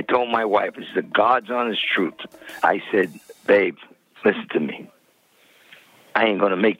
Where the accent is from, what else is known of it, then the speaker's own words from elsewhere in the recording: Brooklyn, New York, United States; I grew up in Brooklyn, you know, when it was Brooklyn.